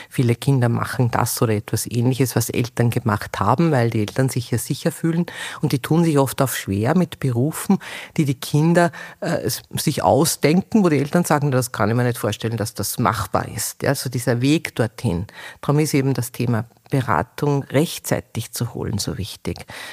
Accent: Steyr, Upper Austria, Austria; ich komme zum Beispiel aus Steyr, gibt es keinen Bootsbau

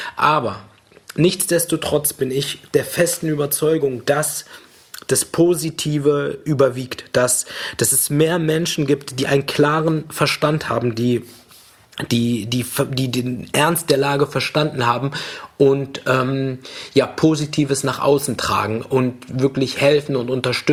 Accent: Tunisia; wir kommen ursprünglich aus Tunesien, hierher gekommen mit nichts in der Hand

